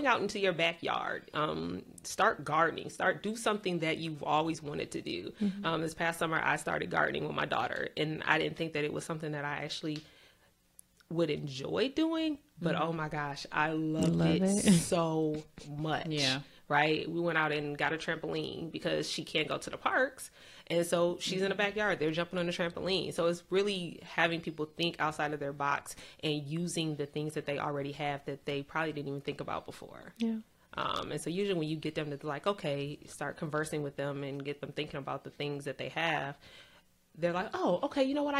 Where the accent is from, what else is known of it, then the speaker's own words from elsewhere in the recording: Michigan, United States; I'm from Michigan.